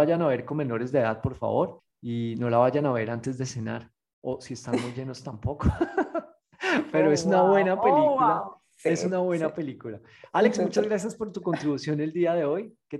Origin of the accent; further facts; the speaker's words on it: Colombia; ¡Wow! Nos vamos para mi tierra.